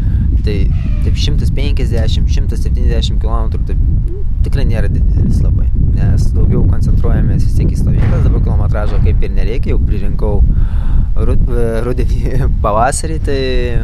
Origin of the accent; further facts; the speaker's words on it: Kaunas, Kaunas County, Lithuania; esu kaunietis